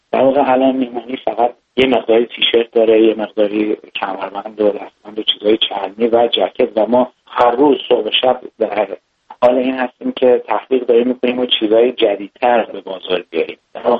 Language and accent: Persian; Iran; ما ایرانی هستیم